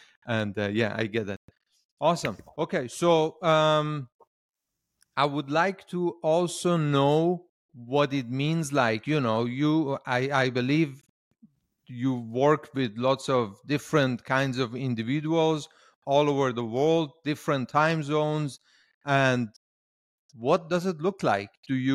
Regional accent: Iran; I was born in Iran, okay? And growing up as a child, I also realized that they tell you so much to, you know, you have limits.

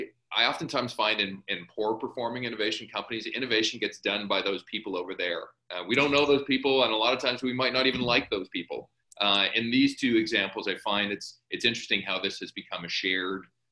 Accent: Canada; I just throw that in there as a Canadian.

